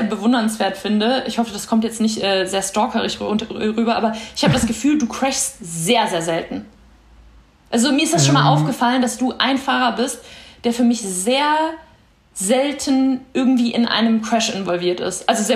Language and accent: German; Aachen, North Rhine-Westphalia, Germany; born there; ich komme auch tatsächlich aus der Region gebürtig, aus der Nähe von Aachen.